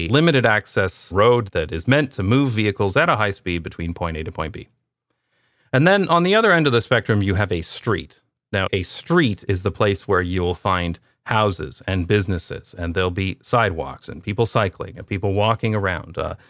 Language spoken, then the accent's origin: English; London, Ontario, Canada; also born or lived in Toronto / United Kingdom / Taiwan / Belgium; I'm from London, Ontario. I lived in Toronto after graduation, and then my wife and I lived in the UK for a while, Taiwan, Belgium, back to Canada.